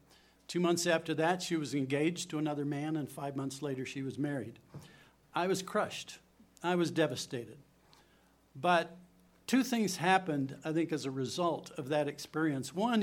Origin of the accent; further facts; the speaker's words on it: Urbandale, Iowa, United States; I grew up in Iowa, a small town, well, at least at the time it was a small town, called Urbandale, west of Des Moines.